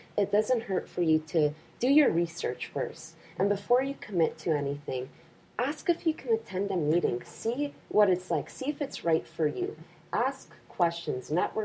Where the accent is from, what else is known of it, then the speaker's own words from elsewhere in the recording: Burlington, Ontario, Canada; also born or lived in Hamilton; my parents came to Canada from Poland, and I'm very proud of having a Polish background. I was born in Hamilton, Ontario, and then my parents moved from Hamilton to Burlington.